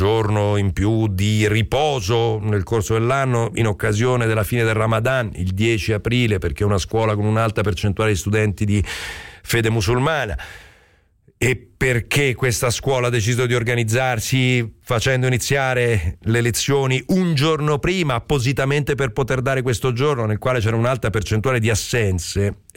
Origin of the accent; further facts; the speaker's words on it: Rome, Lazio, Italy; also born or lived in Basilicata; anche io vengo originariamente, poi sono cresciuto a Roma, però vengo da una regione piccola